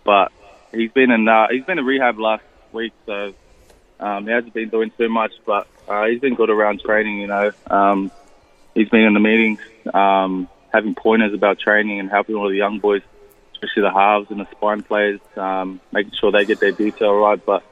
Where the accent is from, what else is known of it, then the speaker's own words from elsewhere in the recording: New Zealand; Obviously, growing up in New Zealand, all the kids wanted to be Benji, you know, playing around on the streets, trying to do his slick passes.